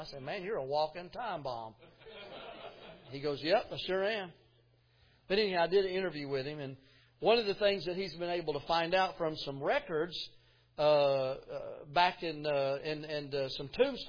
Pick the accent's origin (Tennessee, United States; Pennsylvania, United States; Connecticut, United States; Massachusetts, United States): Tennessee, United States; Now listen, I'm from Tennessee, and so you'd think, well, people from Tennessee are Confederate. But in that area of where I'm from, they were Union sympathizers because there was no slaves in our area at all.